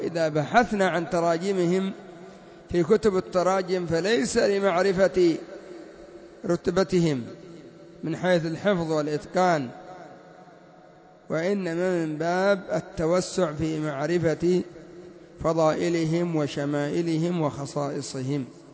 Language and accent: Arabic; Yemen; عندنا في اليمن يقولون عبده، وهذا خطأ ولحن فاحش